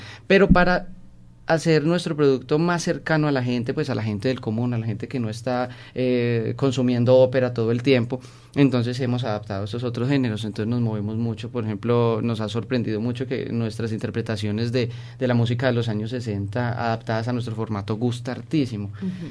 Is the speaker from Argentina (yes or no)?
no; Colombia; la idea del grupo como cantantes y como colombianos es poderle hacer un homenaje también a la música de nuestra tierra.